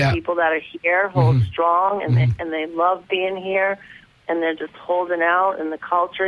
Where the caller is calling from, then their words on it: Detroit, Michigan, United States; I'm calling live from Detroit, yes.